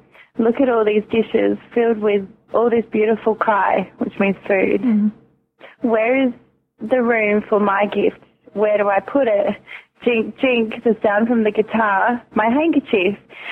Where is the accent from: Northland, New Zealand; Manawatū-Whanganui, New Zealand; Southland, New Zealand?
Northland, New Zealand; Kaikohe; first language Maori; English is a second language; The old lady greets me in my native tongue and asks me where I come from. I reply back in Maori, "Hello … I'm from Kaikohe."